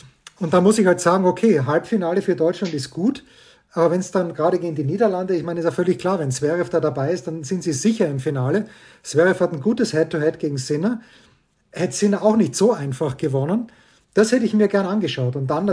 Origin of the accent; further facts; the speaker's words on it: Austria; ich bin Österreicher.